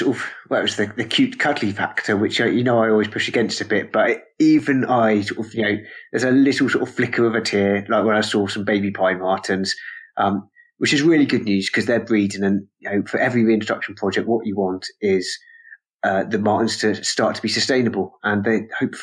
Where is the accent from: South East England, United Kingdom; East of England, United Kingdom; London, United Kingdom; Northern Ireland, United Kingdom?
South East England, United Kingdom; Isle of Wight; It's weird because I grew up in the Isle of Wight, which is one of the places that has red squirrels, but I think up to 18, I hardly saw one.